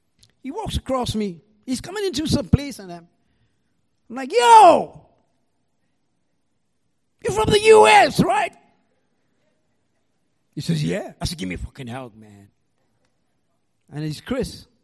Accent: Mumbai, Maharashtra, India; born there; And you heard my accent, right? I'm going to break it to you. I was born in Bombay in 1954. Now, if you don't know where Bombay is, it's on the west coast of India.

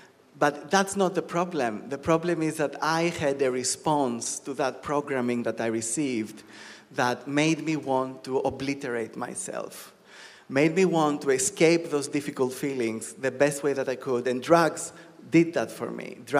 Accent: Greece; English is a second language; So I'm Greek, if you didn't guess from my weird accent. I'm Greek. I grew up in Greece. Both my parents are Greek.

